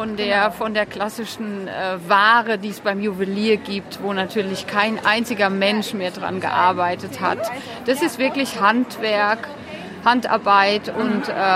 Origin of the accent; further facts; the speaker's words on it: Germany; moved away as an adult; now in Friesland, Netherlands; Ich bin eigentlich von Ursprung komme ich aus Deutschland. Aber ich bin schon seit 20 Jahren in Holland durch die Liebe hierher gekommen.